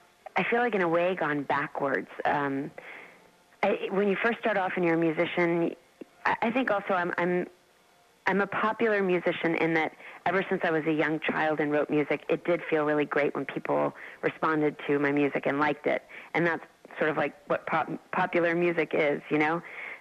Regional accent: Dallas, Texas, United States; Growing up in Dallas, which is sort of like Arizona and Phoenix and Scottsdale, where people are aware of how they look.

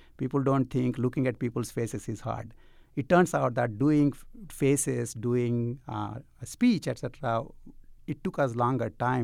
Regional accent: India; You know, I grew up in India

